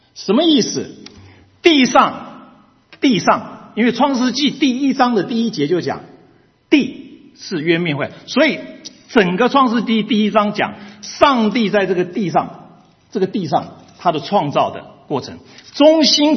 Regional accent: Taiwan; 我从小是在眷村里长大。我们的眷村很有意思。我的妈妈是从江西来的，然后在台湾待了50几年。

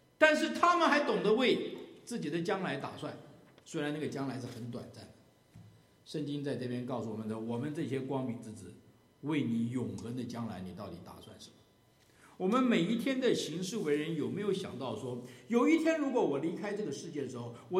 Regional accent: China; 我们中国人都知道，人无远虑必有近忧啊。

